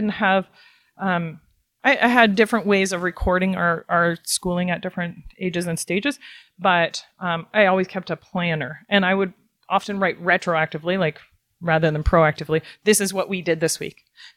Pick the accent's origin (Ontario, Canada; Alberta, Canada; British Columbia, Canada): Ontario, Canada; I'm from Ontario, been homeschooling in Ontario for 21 years.